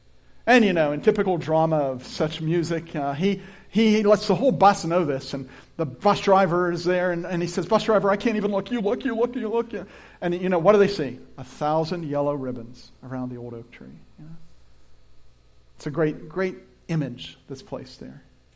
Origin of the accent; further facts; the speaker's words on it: Pennsylvania, United States; But I didn't grow up in the Middle East. I grew up in Pennsylvania.